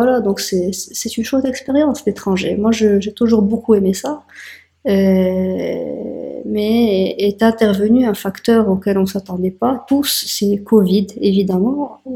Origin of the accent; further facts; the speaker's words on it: Casablanca, Casablanca-Settat, Morocco; revenir chez nous, à Casablanca.